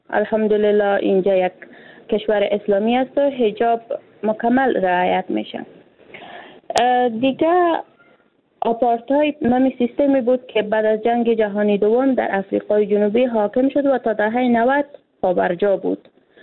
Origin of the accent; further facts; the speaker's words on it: Afghanistan; ولی ما یک افغان هستیم، یک افغانستان است.